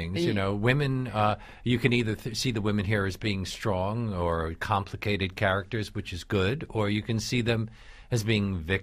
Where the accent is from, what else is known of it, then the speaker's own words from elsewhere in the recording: Brooklyn, New York, United States; born there; a Brooklyn-born moviegoer like me might not have?